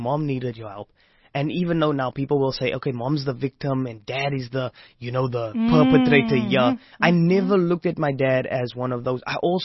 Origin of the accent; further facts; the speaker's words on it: Strand, Western Cape, South Africa; also born or lived in Stellenbosch; Fast forwarding, we were growing up in Strand. We left Strand because my mom and my dad got, because after the whole rumble, they would always reconcile.